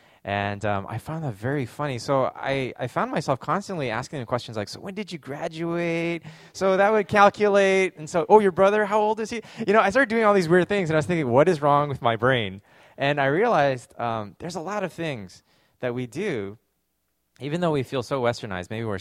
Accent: Edmonton, Alberta, Canada; I was born in Canada. I grew up definitely a minority in Edmonton, Alberta. There were no Asians in my school. It was just pretty much me.

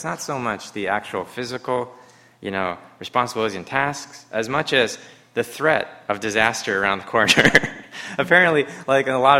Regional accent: Canada; now in United States; So I was sharing with the worship team that as a Canadian, we usually celebrate Thanksgiving in October.

